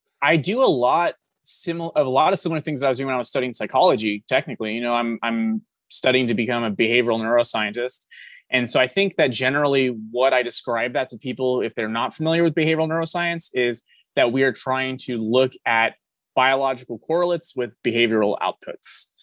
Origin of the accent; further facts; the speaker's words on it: California, United States; I'm from California, so I was visiting some family for a couple of days.